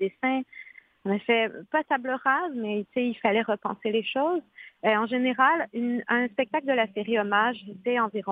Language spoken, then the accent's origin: French; Quebec, Canada; Chez moi, au Québec, là où on commençait à me connaître